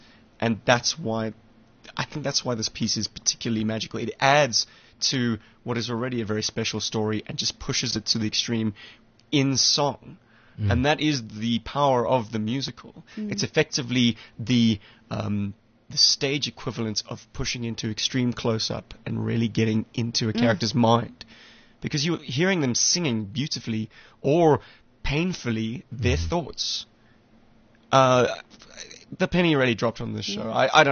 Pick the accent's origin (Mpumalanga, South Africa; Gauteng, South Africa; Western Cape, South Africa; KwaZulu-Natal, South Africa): Western Cape, South Africa; Cape Town; Uh-huh. My hometown, baby.